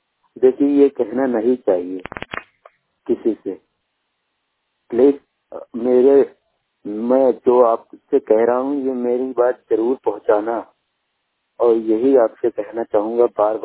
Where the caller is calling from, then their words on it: Daryabad, Uttar Pradesh, India; मैं ग्राम कांटी दरियाबाद क्षेत्र जिला बाराबंकी उत्तर प्रदेश से बोल रहा हूँ।